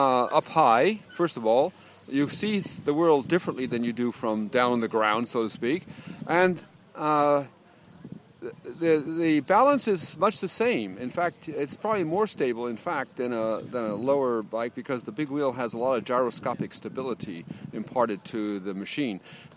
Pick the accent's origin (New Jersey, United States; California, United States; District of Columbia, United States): New Jersey, United States; I come from New Jersey in the United States.